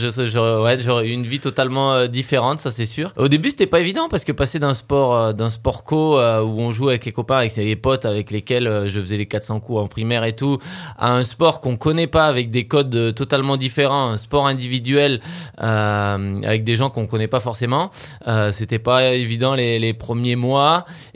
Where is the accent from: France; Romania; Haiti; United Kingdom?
France; Monbazillac, Nouvelle-Aquitaine; je suis bergeracois. J'ai grandi à Montbazillac, sur le coteau, fils de vigneron.